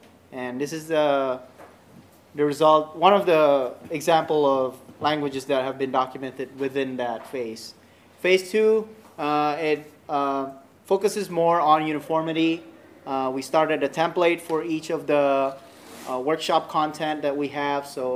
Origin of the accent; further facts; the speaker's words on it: Indonesia; English is a second language; Oh, I'm also from Indonesia.